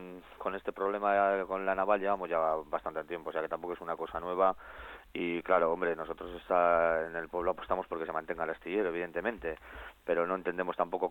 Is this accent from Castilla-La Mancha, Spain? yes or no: no; Sestao, Basque Country, Spain; en mi pueblo, en Sestao